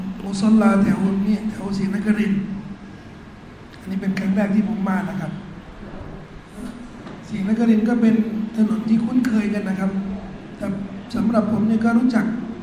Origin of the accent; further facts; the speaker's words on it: Saudi Arabia; also born or lived in Egypt; now in Thailand; ผมนี่ได้เติบโตที่ประเทศซาอุดีและอียิปต์ผมเรียนที่ประเทศซาอุดีประมาณ11ปีตั้งแต่อนุบาลนะอนุบาลถึงมัธยมต้นแล้วไปต่อที่ประเทศอียิปต์จนเรียนปริญญาโท